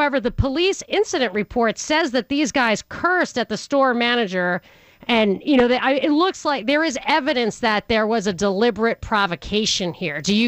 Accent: New York, United States; don't you hear me talking? I grew up in New York.

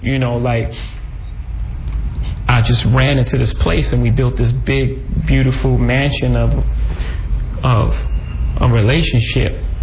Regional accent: Brooklyn, New York, United States; Remember, we just talked about me. I'm from Marcy Projects.

